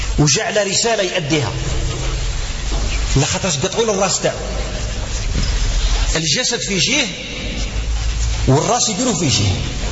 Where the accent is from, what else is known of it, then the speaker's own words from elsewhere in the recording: Algeria; وعندنا خط واحد بيناتنا كجزائريين